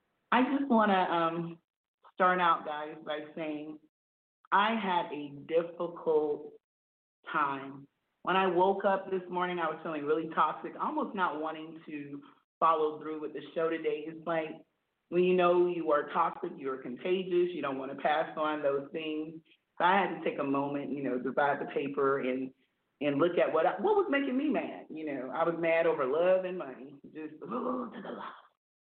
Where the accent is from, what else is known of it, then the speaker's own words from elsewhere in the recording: United States; Yes, I am from America.